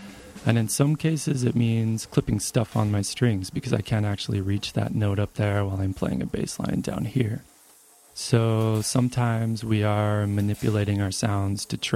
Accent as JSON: {"language": "English", "town": "Price", "region": "Utah", "country": "United States", "tie": "born or raised there", "said": "It's a song about how short life is, about growing up in Price, Utah, and in my school's playground right next door to the cemetery."}